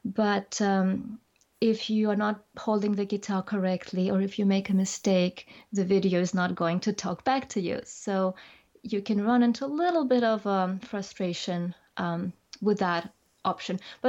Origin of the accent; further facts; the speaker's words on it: New Zealand; now in Denmark; I live right now in Denmark. I am also from New Zealand, so I travel a lot.